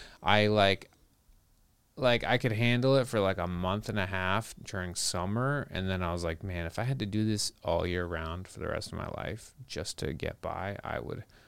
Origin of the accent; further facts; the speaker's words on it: Vancouver, British Columbia, Canada; now in Los Angeles, United States; I'm from Vancouver, Canada, sort of.